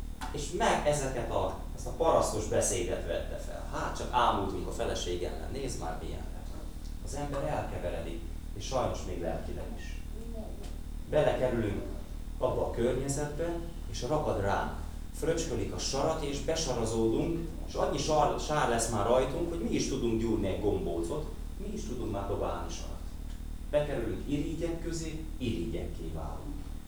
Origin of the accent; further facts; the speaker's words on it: Békéscsaba, Békés, Hungary; én ugye Békés Csabáról jövök, tehát rengeteg galamb van a belvárosban.